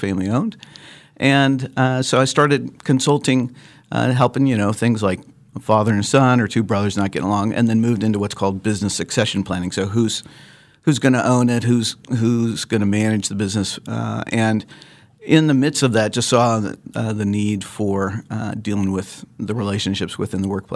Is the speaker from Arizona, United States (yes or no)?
no; Lawrence, Kansas, United States; Yeah, so I grew up in Lawrence, and am a Jayhawk fan, but maybe had the wisdom not to go to KU